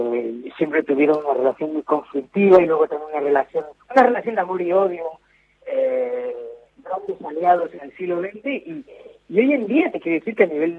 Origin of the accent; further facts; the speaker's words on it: France; Spanish is a second language; como soy francés, ya tenía la ceguera francesa